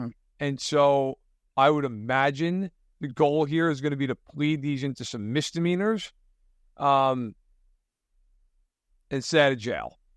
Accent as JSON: {"language": "English", "region": "East Coast", "country": "United States", "said": "I'm from the East Coast."}